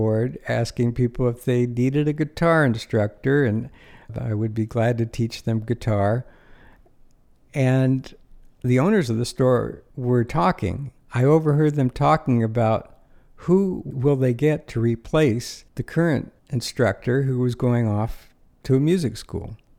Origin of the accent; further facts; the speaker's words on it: Los Angeles, California, United States; Well, as I grew up in Los Angeles in the 50s, I didn't really think about moving to a rural piece of property.